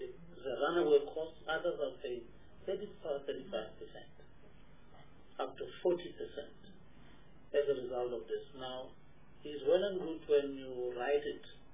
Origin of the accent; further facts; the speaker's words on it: South Africa; I mean, I'm South African.